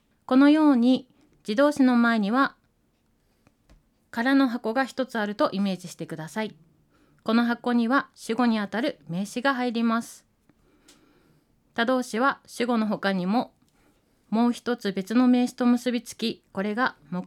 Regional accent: Obihiro, Hokkaido, Japan; 私たち帯広の人は白蛇祭りと呼んで います。

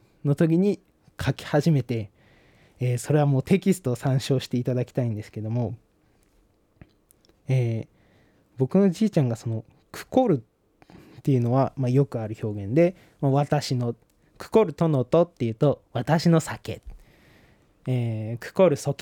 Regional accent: Shinhidaka, Hokkaido, Japan; 僕のふるさとである新日高町静内東別に行くレッスンとなっております。

